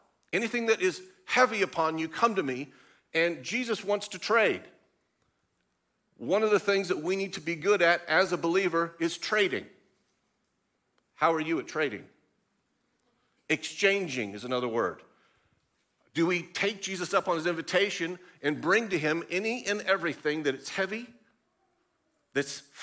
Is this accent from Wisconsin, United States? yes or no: no; Oregon, United States; When I was born, naturally, I was born in Oregon to this amazing couple.